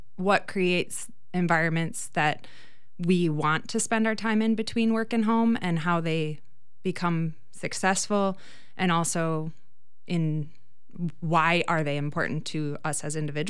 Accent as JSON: {"language": "English", "town": "DeForest", "region": "Wisconsin", "country": "United States", "tie": "born or raised there", "also_born_or_lived": "Madison", "said": "I am a Wisconsin native. I was born in Madison, raised in DeForest."}